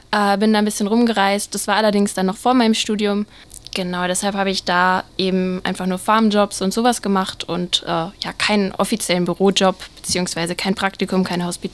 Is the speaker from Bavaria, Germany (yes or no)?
no; Dortmund, North Rhine-Westphalia, Germany; now in Cologne, Germany; Zu Hause in Köln habe ich jetzt eine ganze Weile Fußball gespielt. Also vorher schon in meiner Heimat in Dortmund, eben auch schon seit ich ganz klein war.